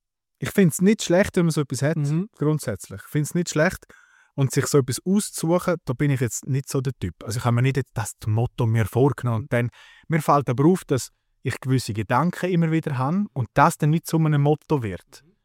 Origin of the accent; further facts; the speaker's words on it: Switzerland; als Schweizer Mann